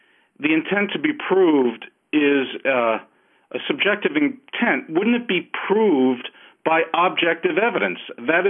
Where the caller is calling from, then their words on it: New Jersey, United States; Yes, hello. I'm calling from New Jersey.